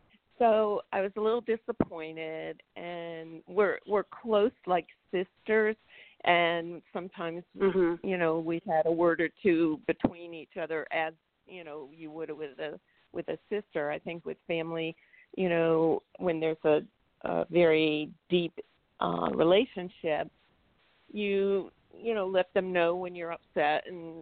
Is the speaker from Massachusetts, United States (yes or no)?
yes; Massachusetts, United States; a very close friend of mine who I grew up with in Western Mass, and we've been best friends since I was 4 years old.